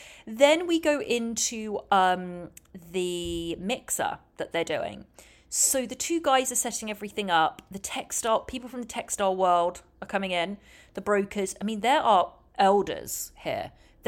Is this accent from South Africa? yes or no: no; England, United Kingdom; I'm an English girl that runs a podcast about TLC shows.